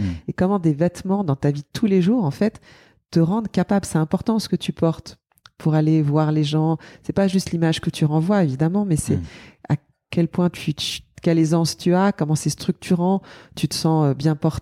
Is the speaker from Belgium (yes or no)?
no; France; nous, en tant que Français, on a une esthétique qui peut vraiment prendre la parole